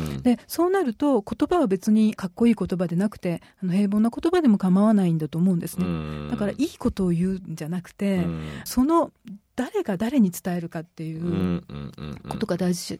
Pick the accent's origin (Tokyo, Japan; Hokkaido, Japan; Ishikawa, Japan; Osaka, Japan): Hokkaido, Japan; 私は北海道であのずっとあの子供の頃から大学まで育って、で、まあ、田舎ですけれども、